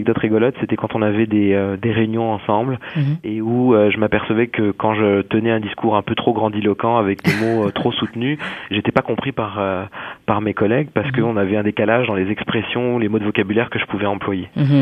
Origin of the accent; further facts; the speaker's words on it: France; now in Montréal, Canada; un peu l'image qu'on a quand on est français, les grands espaces, cette espèce de sentiment d'évasion